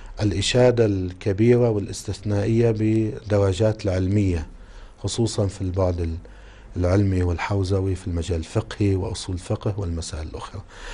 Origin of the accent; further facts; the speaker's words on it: Lebanon; وعندنا في لبنان طبعا يعني انتهت الطبعة الأولى بشكل سريع جدا